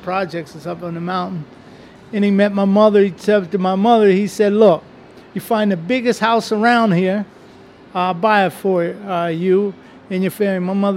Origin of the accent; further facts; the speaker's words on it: Pottsville, Pennsylvania, United States; Yeah, that's my hometown.